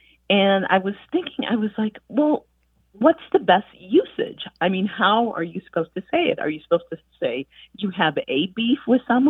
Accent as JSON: {"language": "English", "region": "Wisconsin", "country": "United States", "tie": "born or raised there", "lives_now": "Massachusetts, United States", "said": "Or is it a regional difference? I grew up in Wisconsin. We live in Massachusetts."}